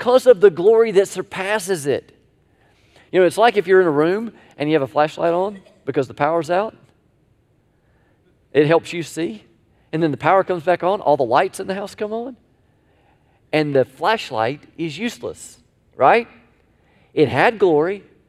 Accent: Tallahassee, Florida, United States; When I was a little boy growing up in Tallahassee, we used to we had a community pool

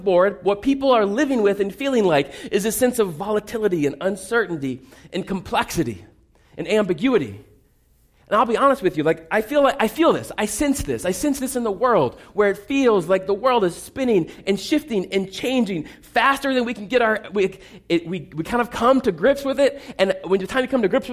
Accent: Indianapolis, Indiana, United States; There was a particularly, handsome and talented six-year-old growing up in Indianapolis, Indiana.

